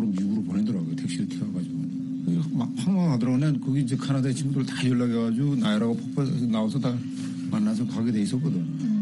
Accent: North Korea; now in China; 내 고향의 이름을 따서 그래서 우리 탈북자들이 나 우리 북경 와서

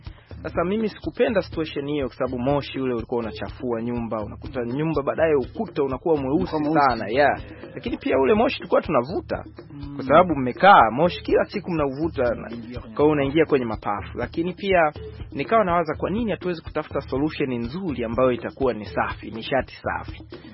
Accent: Mafinga, Iringa, Tanzania; Kwanza mimi hapa ni natokea Mafinga Iringa.

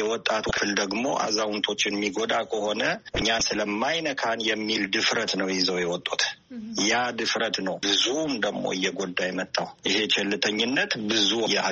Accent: Jimma, Oromia, Ethiopia; moved away as an adult; now in Italy; አማርኛ የለመድኩት እንግዲህ የተወለድኩት በኢትዮጵያ ጅማ ከተማ ላይ ነው። እዛ ተወልጄ ነው ያደግኩት። እስከ 22 ዓመት አካባቢ እዛ ኖሬ ያለሁኝ። ከዚያ በኋላ ነው እንግዲህ ወደዚህ በሚሊተሪ ሰርቪስ የመጣሁት።

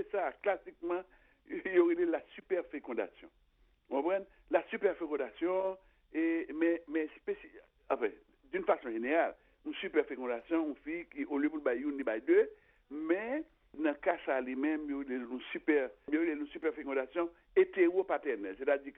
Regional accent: Haiti; c'est pas nous même seulement en tant qu'haïtien qui bah ça t'est arrivé

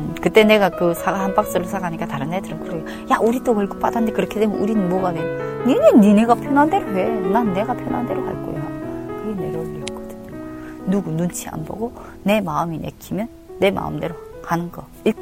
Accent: North Korea; now in South Korea; 이 사람들이 내가 탈북자라서 이렇게 적자 있는 걸 나한테 넘겨주나?

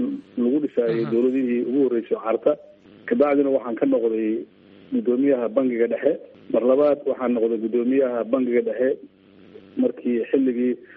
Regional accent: Mogadishu, Banadir, Somalia; born there; waxaan dhashay 1948 waxaan ku dhashay magaalada Muqdisho

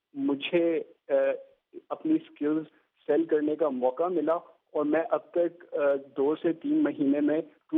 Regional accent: Islamabad, Islamabad Capital Territory, Pakistan; اور میں اسلام آباد پاکستان سے ہوں.

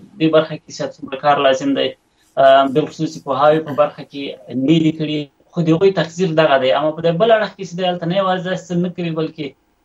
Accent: Afghanistan; زه د افغانستان یم،

